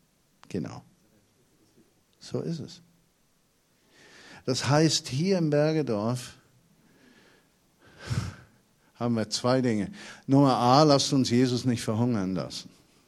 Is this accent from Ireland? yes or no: no; Switzerland; now in Berlin, Germany; Ich bin ja auch keiner. Ich bin ein Schweizer Emigrant. Aus der Enge des Ländchens geflohen in die Weite der einzigen deutschen Weltstadt.